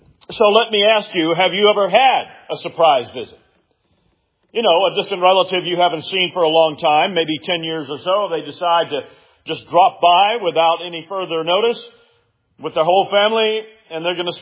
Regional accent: Columbia, South Carolina, United States; when I was at the University of South Carolina, I worked part-time downtown Columbia, my hometown, at a place that was a bookstore and office supply store.

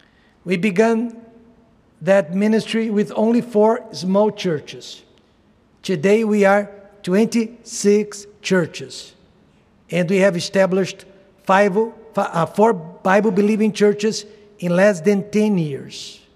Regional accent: Charleston, South Carolina, United States; But I'm not from Georgia. Actually, I'm from Charleston, South Car

